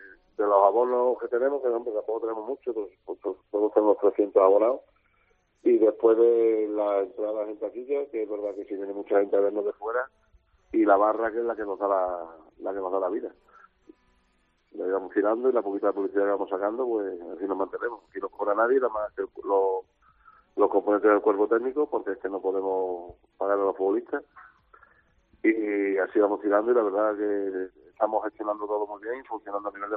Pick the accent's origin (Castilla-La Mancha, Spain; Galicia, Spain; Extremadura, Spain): Extremadura, Spain; Badajoz; Pero yo soy de Badajoz, pero llevo aquí viviendo ahora ya para 12 años